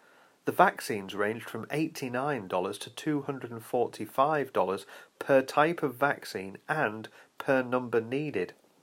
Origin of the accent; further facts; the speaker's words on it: United States; I am an American. I live in a city called Pensacola, Florida